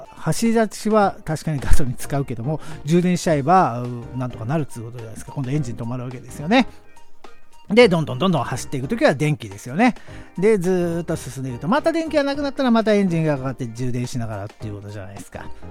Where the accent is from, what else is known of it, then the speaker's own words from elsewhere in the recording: Yamanashi, Japan; 山梨、地元の山梨では土曜日の9時半からやってるということでございますけども